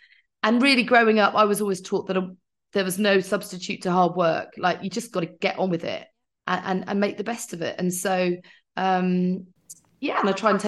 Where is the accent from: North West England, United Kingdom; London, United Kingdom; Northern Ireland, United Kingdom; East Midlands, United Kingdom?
East Midlands, United Kingdom; Silverstone; We've always been a really sporty family. We grew up near Silverstone.